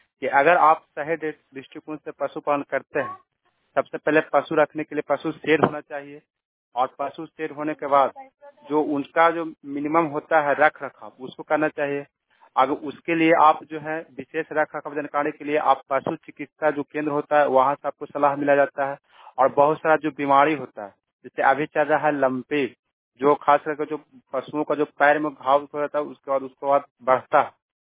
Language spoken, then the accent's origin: Hindi; Nagarnausa, Bihar, India; और मैं नगर नौसा का निवासी हूँ और जीविका का कैडर।